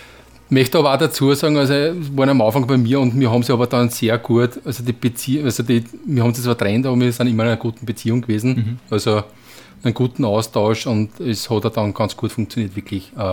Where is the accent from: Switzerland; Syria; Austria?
Austria; Neusiedl, Lower Austria; Ich komme aus einem wunderschönen Neusiedl, aber nicht das am See, sondern das in Pernitz.